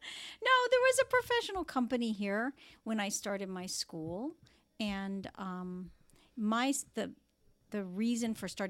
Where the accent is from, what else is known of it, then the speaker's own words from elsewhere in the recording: Palm Beach, Florida, United States; Because this is my hometown.